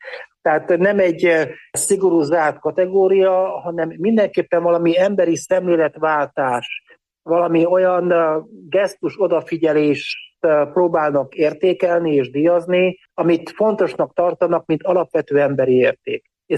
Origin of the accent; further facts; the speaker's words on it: Partium, Romania; nekem a gyökerek azok Erdélyből indultak, tehát én egy olyan helyen nőttem fel, ahol a Partiumban, ahol különböző etnikumok együtt éltek, tehát együtt nőttünk fel ruszin, rutén, ukrán, orosz, román, cigány, zsidó emberekkel